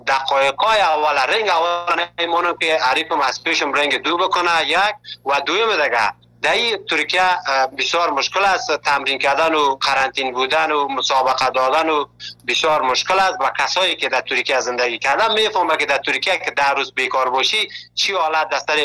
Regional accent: Afghanistan; now in Malatya, Turkey

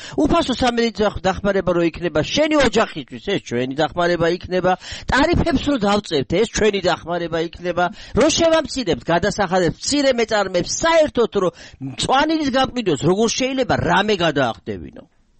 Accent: Dusheti, Mtskheta-Mtianeti, Georgia; მე ხო დუშეთიდან ვარ, დედის მხარეა ჩემი, იქ ვარ დაბადებული, გაზრდილი.

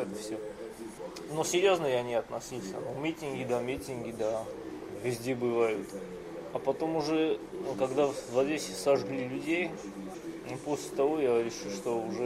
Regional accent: Armenia; Russian is a second language; moved away as an adult; now in Moscow, Russia; Я с Армении. 24 года.

